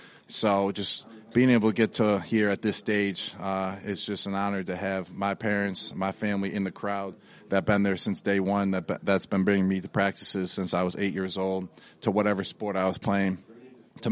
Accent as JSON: {"language": "English", "town": "Buffalo", "region": "New York", "country": "United States", "said": "I know Vic. I used to go to his house in eighth grade. We're from Buffalo."}